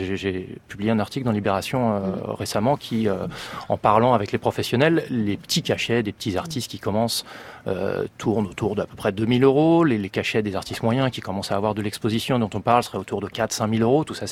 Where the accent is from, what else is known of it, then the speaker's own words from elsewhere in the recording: France; On est français